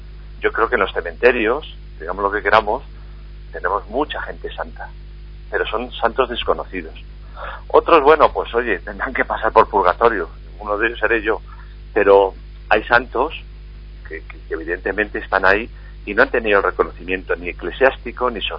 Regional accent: Spain; ya sabes cómo somos los españoles.

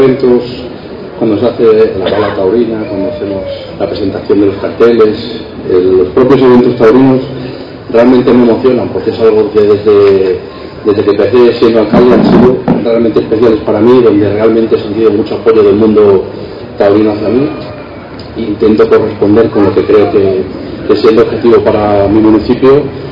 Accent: Basque Country, Spain; los vizcaínos nacemos donde nos parece

